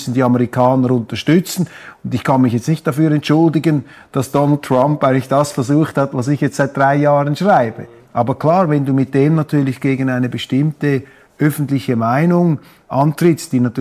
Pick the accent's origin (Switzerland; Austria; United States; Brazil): Switzerland; Ich bin ein Schweizer.